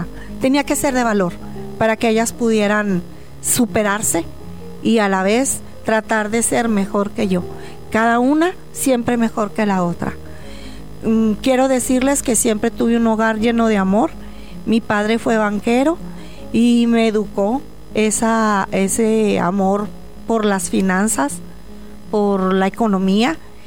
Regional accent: Torreón, Coahuila, Mexico; born there; soy nacida en Torreón, Coahuila. Soy la mayor de 5 hermanas

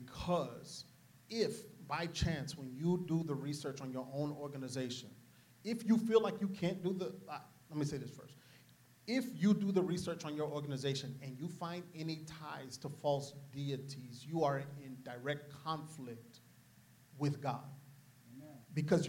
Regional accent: New Orleans, Louisiana, United States; And I'm from New Orleans, right? So seeing voodoo practice and seeing the witch doctors and all that kind of stuff, that's not like a outer realm.

